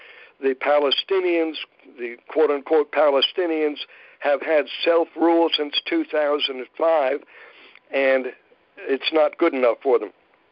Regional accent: New Jersey, United States; It is presently smaller than my home state of New Jersey, and that's small.

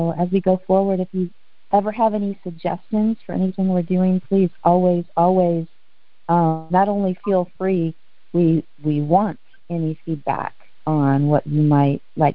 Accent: Indiana, United States; I grew up in Indiana, was born and grew up with my grandparents on a lake in Indiana. Love this state

